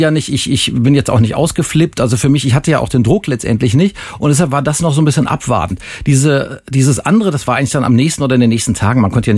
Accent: West Germany, Germany; Dachte, also ganz schön nett von mir als Wessi.

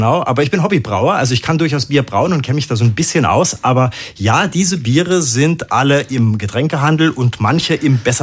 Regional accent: Germany; Ich komme aus der Biernation Deutschland

